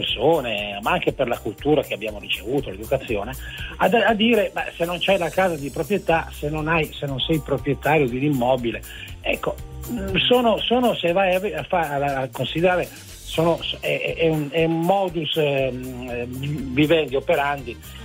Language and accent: Italian; Ivrea, Piedmont, Italy; Sono di Ivrea.